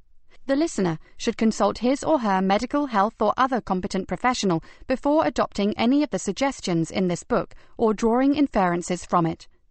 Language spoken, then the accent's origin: English; Provence-Alpes-Côte d'Azur, France; I grew up in the Provence region of France, in a cookie-cutter home on a cul-de-sac